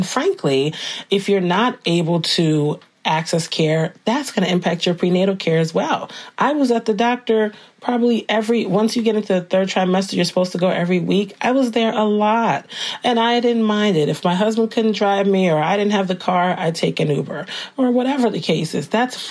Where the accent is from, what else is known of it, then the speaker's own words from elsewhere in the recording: New Jersey, United States; I've done a lot of work also in my home state of New Jersey